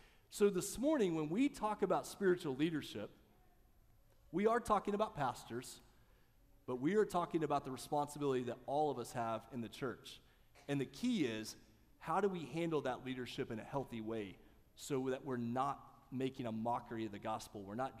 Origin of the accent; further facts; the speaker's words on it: Oklahoma, United States; The little church that I grew up in Southwest Oklahoma, little, small, rural Southern Baptist church.